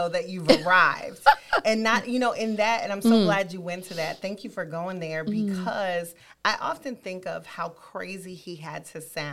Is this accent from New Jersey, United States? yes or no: yes; New Jersey, United States; Like, I've grown up in Jersey. I was born and raised in Jersey.